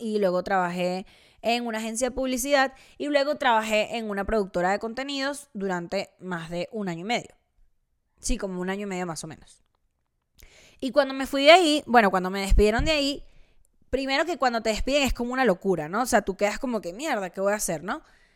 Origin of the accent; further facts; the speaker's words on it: Venezuela; Yo soy venezolana y yo siempre pienso que me van a joder